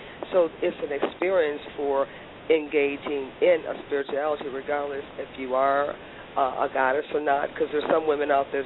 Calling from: Miraville, Indiana, United States; I'm calling from Miraville, Indiana

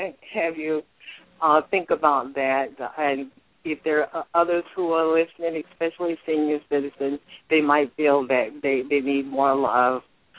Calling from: Pennsylvania, United States; I'm calling from Pennsylvania.

